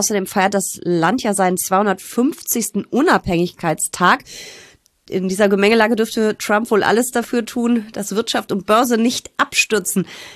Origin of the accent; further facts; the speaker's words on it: North Rhine-Westphalia, Germany; das höre ich dann als Rheinländerin wieder besonders gerne